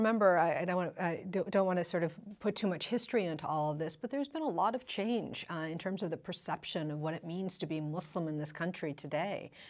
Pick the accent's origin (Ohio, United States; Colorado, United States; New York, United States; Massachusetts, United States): Massachusetts, United States; I really enjoyed growing up in the Commonwealth of Massachusetts